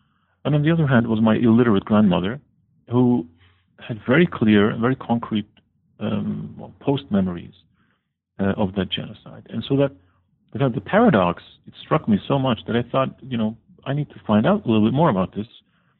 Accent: Netherlands; English is a second language; moved away; I grew up in the Netherlands, and I grew up in the 1980s. I went to primary school. 1990s, I went to high school.

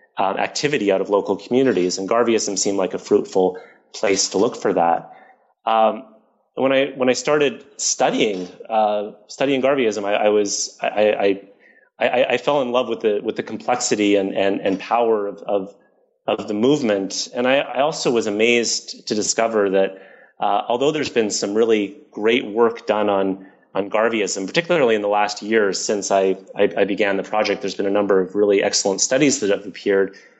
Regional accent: Toronto, Ontario, Canada; I grew up in Toronto with Miss Raybeck

